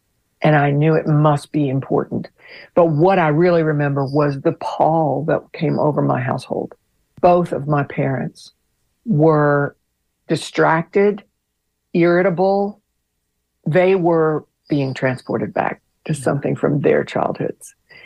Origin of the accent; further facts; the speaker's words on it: Cross Lanes, West Virginia, United States; I'm from West Virginia. I grew up in Kanawha County, which is where the capital city is, Charleston. I grew up in a suburb of the capital city called Cross Lanes